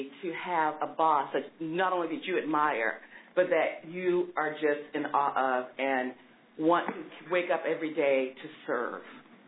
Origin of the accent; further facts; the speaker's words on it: Fernandina Beach, Florida, United States; born there; to a fisherman and a housewife. I was born in Fernandina Beach, Florida, which is about 25 miles from St. Mary's, Georgia.